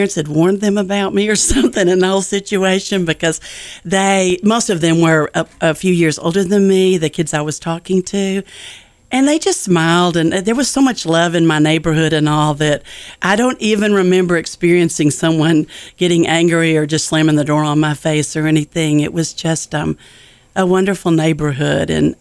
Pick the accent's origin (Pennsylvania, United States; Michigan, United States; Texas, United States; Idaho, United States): Texas, United States; Denison; born or raised there